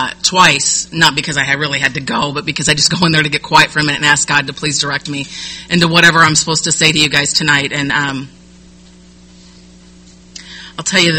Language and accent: English; Compton, California, United States; also born or lived in Norwalk / Stanton; I'll tell you that I'm half Mexican. I don't speak Spanish. My parents divorced when I was a kid. I grew up in Compton, Norwalk, and Stanton.